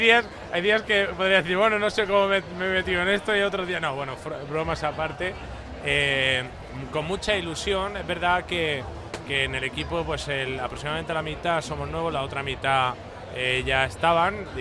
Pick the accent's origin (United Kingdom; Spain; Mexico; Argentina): Spain; Murcia, Region of Murcia; yo soy de Murcia y tal, pero yo es que quiero estar aquí